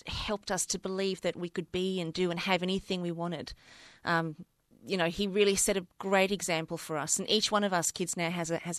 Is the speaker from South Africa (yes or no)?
yes; South Africa; moved away; we've always been a very, very close-knit family since we moved from South Africa back in 1977.